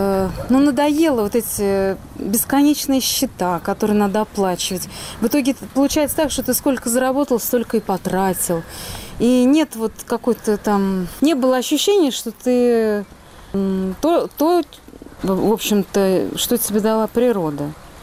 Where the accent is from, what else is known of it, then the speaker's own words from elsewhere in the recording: Penza, Penza Oblast, Russia; also born or lived in Saint Petersburg / Moscow; я из Пензы, но я почти, ну, большую часть жизни прожила в Петербурге и в Москве.